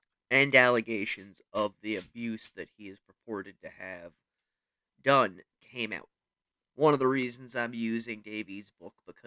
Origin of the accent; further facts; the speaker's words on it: United States; especially because I am from America, and obviously Savile was from the UK, and I am not exactly an expert on British history.